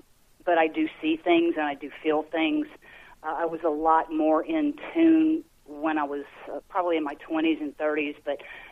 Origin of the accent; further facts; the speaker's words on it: Mississippi, United States; now in Louisiana, United States; I was raised down here in the Deep South. Part of my youth was in Mississippi. I'm in Louisiana now, Southeast Louisiana.